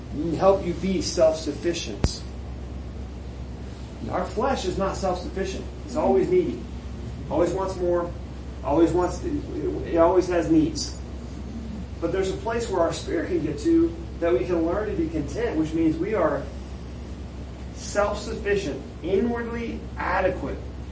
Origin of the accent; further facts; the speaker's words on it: Sonoma, California, United States; I grew up right outside San Francisco, a town called Sonoma.